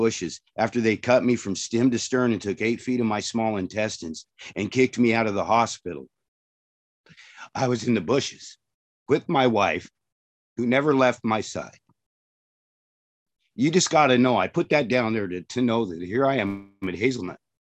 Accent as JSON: {"language": "English", "town": "Portland", "region": "Oregon", "country": "United States", "tie": "born or raised there", "said": "I'm nearly 60 years old. I grew up here in Portland."}